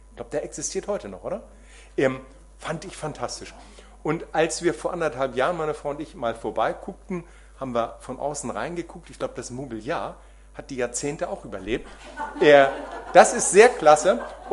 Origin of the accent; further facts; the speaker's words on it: Kiel, Schleswig-Holstein, Germany; ich komme aus Kiel, bin gebürtiger Kieler